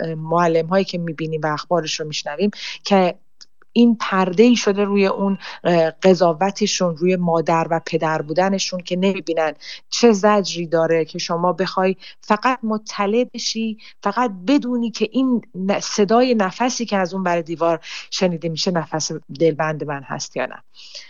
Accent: Rasht, Gilan, Iran; moved away; وقتی خبر رو مخصوصا از شهر خودم رشت شنیدم تا این ارتباط وصل بشه از یک کشور دیگه به اون کشوری که هیچ ارتباط اینترنتی درستی هم نداره و هیچ دست رسی من به عنوان یک انسانی که در خارج از ایران زندگی میکنم به اقوامم ندارم

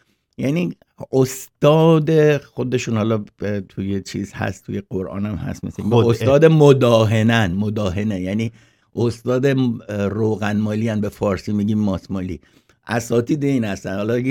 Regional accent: Iran; به نظر من به عنوان یک ایرانی باید دنبال این باشم

